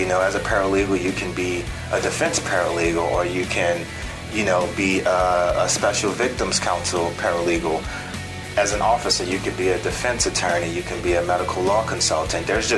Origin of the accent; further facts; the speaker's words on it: New Orleans, Louisiana, United States; it was kind of a struggle growing up in New Orleans. I really wanted to get out of my environment